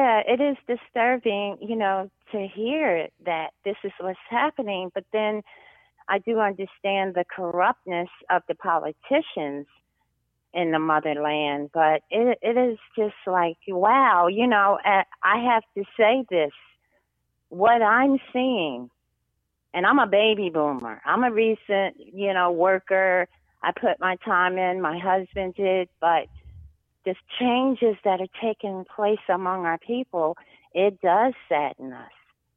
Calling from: Cherry Hill, New Jersey, United States; I'm calling from Cherry Hill, New Jersey.

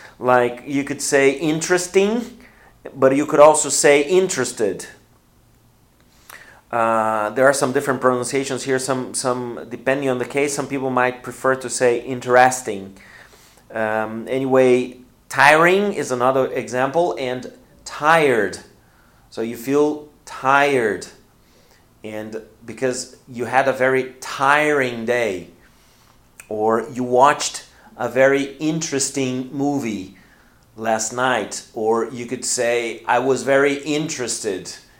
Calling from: Porto Alegre, Rio Grande do Sul, Brazil; English is a second language

